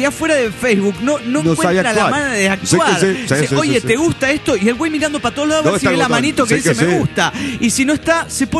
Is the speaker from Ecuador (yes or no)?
no; San Luis, Argentina; de San Luis, Argentina.